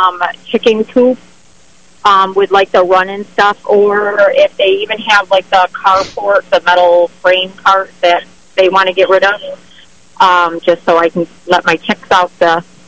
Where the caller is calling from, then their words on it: Fillmore, New York, United States; From Fillmore, New York.